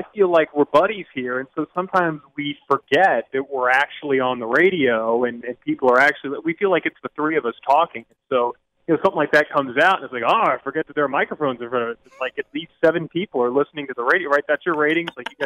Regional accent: Louisiana, United States; born there

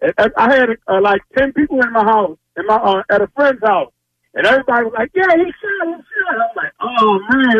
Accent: Baltimore, Maryland, United States; now in Philadelphia, United States; I've been following them, and I'm from Baltimore, man.

